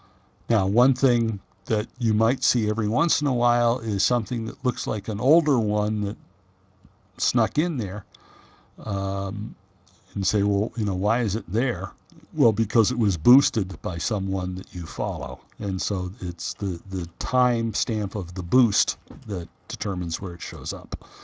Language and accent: English; United States; since that is my only language. Well, hey, I'm an American. We're almost all like that.